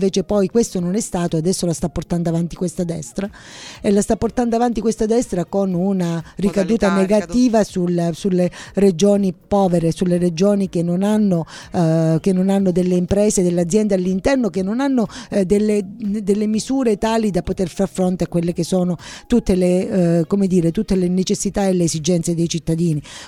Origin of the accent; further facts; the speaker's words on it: Cariati, Calabria, Italy; Ma io vengo da Cariati